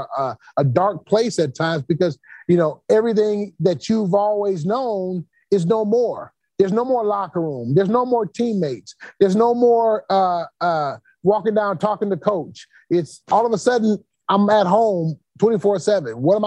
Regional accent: Detroit, Michigan, United States; I was coming back to Detroit where I was from.

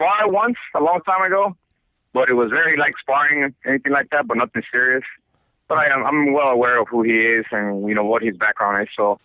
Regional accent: Guatemala; the good thing about the place where I grew up in Guatemala is that if you're a thief, you know, they'll definitely do justice.

